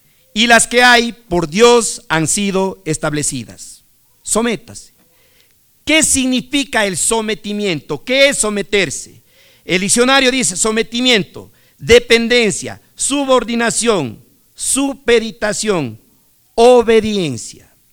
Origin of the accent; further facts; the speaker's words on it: Chimborazo, Ecuador; Hace años, allá en la provincia de Chimborazo, de donde vengo, conversaba mi papá